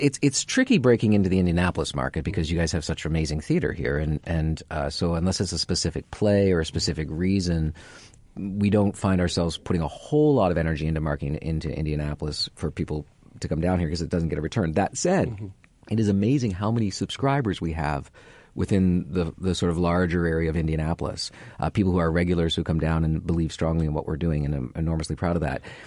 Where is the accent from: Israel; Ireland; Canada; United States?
Canada; I'm a Canadian.